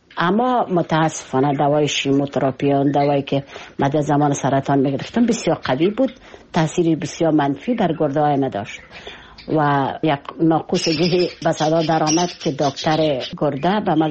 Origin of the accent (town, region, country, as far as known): Kabul, Afghanistan